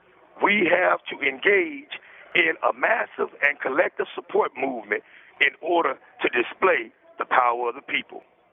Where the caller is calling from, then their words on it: Indiana, United States; I am calling from Indiana, Wabash Valley Correctional Facility.